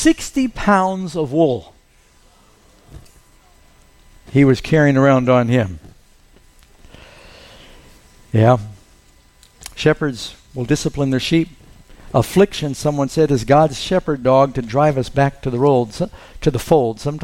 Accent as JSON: {"language": "English", "town": "New York City", "region": "New York", "country": "United States", "tie": "born or raised there", "said": "And I have to say, I was 19 years old. I grew up in New York City."}